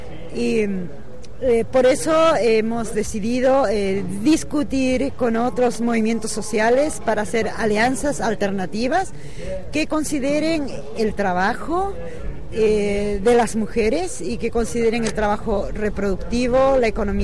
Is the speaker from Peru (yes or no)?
yes; Peru